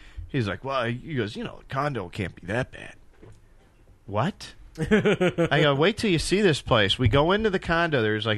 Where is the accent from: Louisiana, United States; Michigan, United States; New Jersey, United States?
Michigan, United States; Detroit; I mean, I'm from Detroit. I grew up in a predominantly black neighborhood.